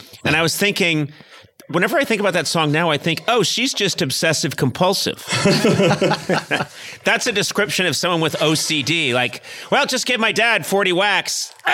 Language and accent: English; Brookline, Massachusetts, United States; I'm from Brookline, so not too far a drive away.